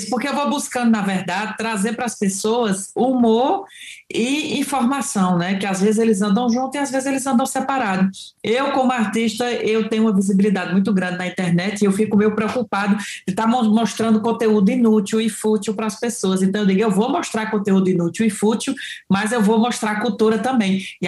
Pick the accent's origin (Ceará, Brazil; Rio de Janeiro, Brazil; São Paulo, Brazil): Ceará, Brazil; sou cearense, do Cariri cearense, no interior do Ceará.